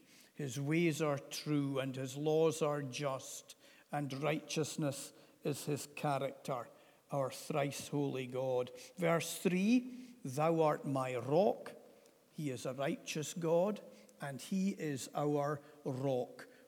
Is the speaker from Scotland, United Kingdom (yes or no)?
yes; Aberdeen, Scotland, United Kingdom; I come from Aberdeen. I was born on the 20th of June, 1967.